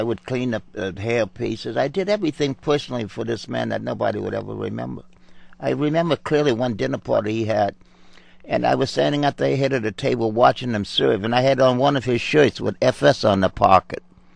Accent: New Orleans, Louisiana, United States; born there; I was born in New Orleans, and when I came out of the Navy, I started working for a law firm.

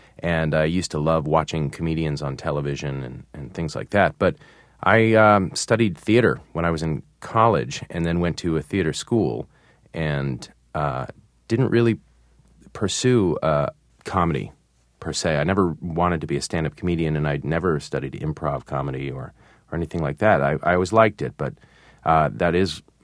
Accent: Midwest, United States; I grew up in the Midwest, and I was Jewish, and I was on Accutane.

